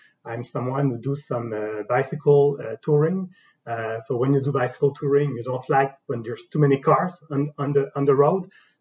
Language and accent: English; Montreal, Quebec, Canada; I grew up in Montreal. So I started the service in Quebec City because I went to study. I went to Laval University to do my master's degree, but I was born in Montreal Nord, and I'm still living in Montreal.